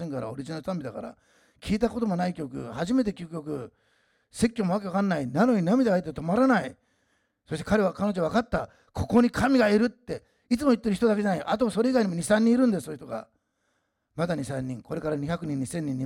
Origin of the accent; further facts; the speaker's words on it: Nagasaki, Japan; 僕は長崎育ちましたからそれよく知ってるんです